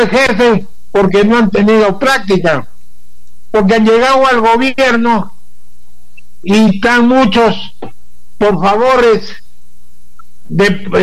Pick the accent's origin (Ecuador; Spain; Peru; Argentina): Peru; Somos peruanos, por eso le hablo a usted